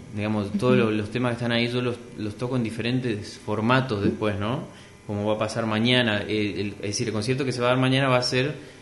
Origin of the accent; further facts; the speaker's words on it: Posadas, Misiones, Argentina; now in Santa Fe, Argentina; Sí, vivo hace 12 años en Santa Fe. Sí, soy acá de Posadas. Y bueno, me fui por la música, me fui a Santa Fe y allá sigo.